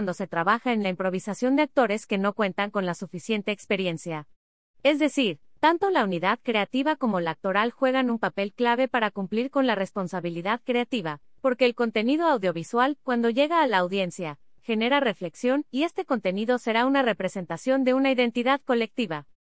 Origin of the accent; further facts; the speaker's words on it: Antioquia, Colombia; me contrataron para hacerlo porque soy paisa.